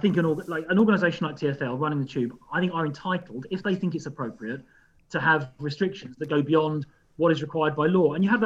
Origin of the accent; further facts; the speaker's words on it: London, United Kingdom; And as I say, as a Londoner, I respect that.